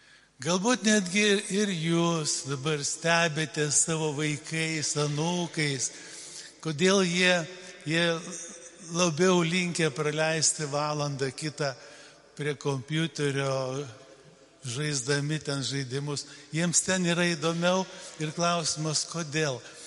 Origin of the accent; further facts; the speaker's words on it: Klaipėda, Klaipėda County, Lithuania; aš esu tarybiniais metais formuotas kunigas. Aš gimiau, augau Klaipėdoje.